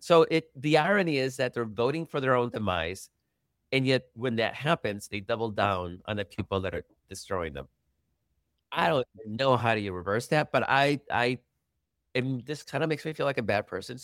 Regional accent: El Salvador; I've seen that in my home country of El Salvador.

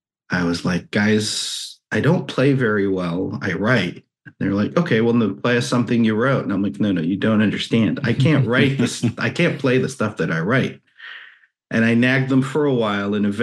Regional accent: Israel; I grew up in Israel. I'm from there.

